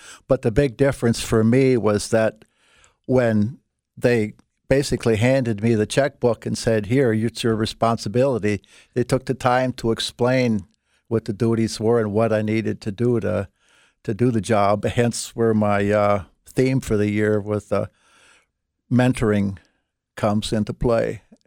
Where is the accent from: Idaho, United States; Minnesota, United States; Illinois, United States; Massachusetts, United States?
Minnesota, United States; Well, sure, I was from Minnesota, and I was shivering too